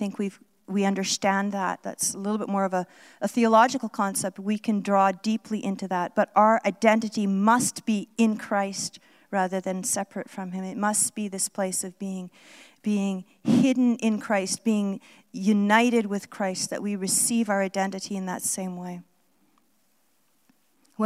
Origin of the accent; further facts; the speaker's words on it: Canada; I can remember one time I was in Mexico City, and we were asked as a Canadian team of prayer leaders to speak to this huge auditorium of pastors.